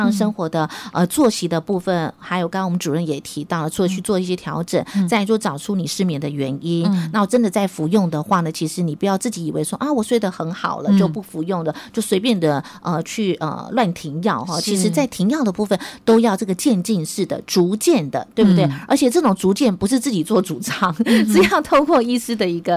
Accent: Taiwan; 我们台湾人啊，每年吃掉的那个安眠药真的很可怕

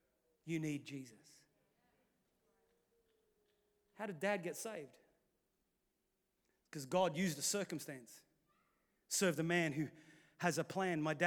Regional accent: Australia; also born or lived in England; I'm English born, Australian raised.

